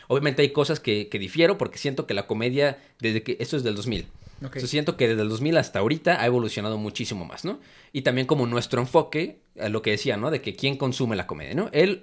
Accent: Mexico; el sesgo cultural que teníamos en ese entonces como mexicanos, ¿no?

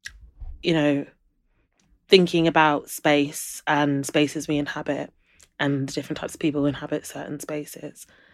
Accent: London, United Kingdom; growing up in London and having a, you know, fairly urban cosmopolitan type surrounding

